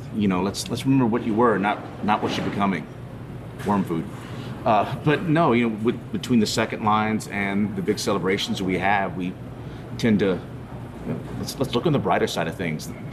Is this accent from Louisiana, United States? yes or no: yes; Rayne, Louisiana, United States; now in New Orleans, United States; I'm not from New Orleans. I'm from a little town called Rain, Louisiana.